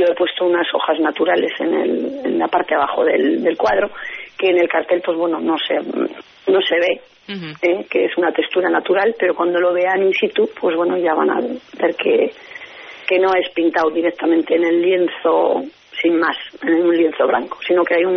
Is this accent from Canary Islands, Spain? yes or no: no; Artziniega, Basque Country, Spain; el hacer una exposición aquí en Artziniega, que es mi pueblo